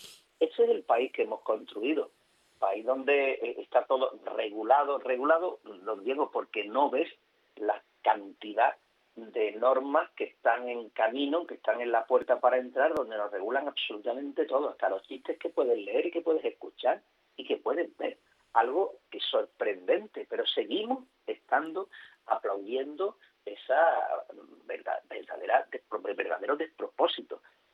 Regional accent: Spain; yo soy español de España.

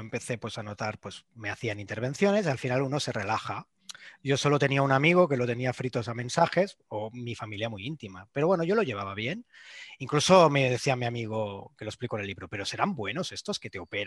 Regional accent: Spain; first language Catalan; Spanish is a second language; yo hablo catalán, yo soy catalán parlante, y siempre me hablan en castellano, siempre, en español.

